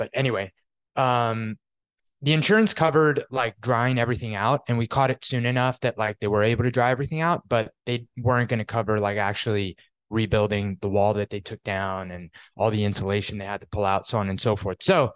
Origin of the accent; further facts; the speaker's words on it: New York, United States; Like I'm originally from New York.